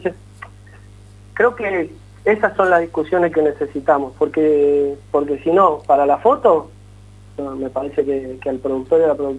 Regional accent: Mendoza, Argentina; me paso a mi patria chica, mendocina

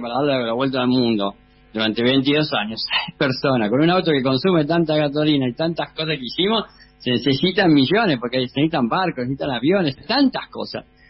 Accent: Argentina; moved away; salí de Argentina sabiendo que la única forma que uno puede manejar es manejando del lado de la derecha

